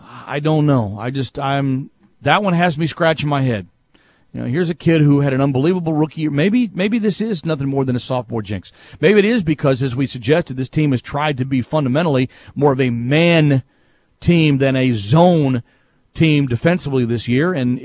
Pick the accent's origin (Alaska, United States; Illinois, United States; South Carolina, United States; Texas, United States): Texas, United States; Longview; I'm from Longview, Texas. I was born and raised in Texas. You would think I would like all the Texas teams around here, but I don't.